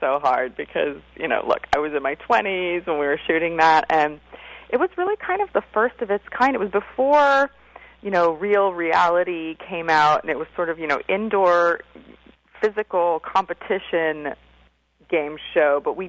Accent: Texas, United States; accent: Texas; Beastie was a little concerned that my Texas accent was going to start coming out and that he wouldn't be able to understand me

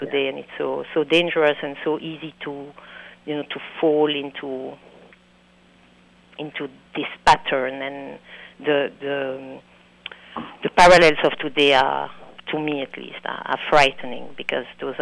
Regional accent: Antwerp, Flanders, Belgium; first language French; English is a second language; I am Flemish because I was born and raised in Antwerp, but because I'm coming from a Jewish family, the mother tongue was French.

